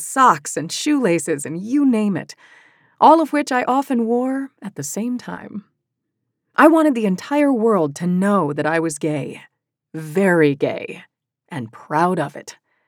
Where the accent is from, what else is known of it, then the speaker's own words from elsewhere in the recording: Allentown, Pennsylvania, United States; only a few hours away from my hometown of Allentown, Pennsylvania, but light years away culturally.